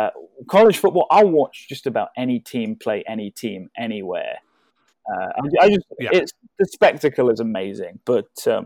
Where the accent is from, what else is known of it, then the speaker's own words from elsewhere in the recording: England, United Kingdom; growing up in England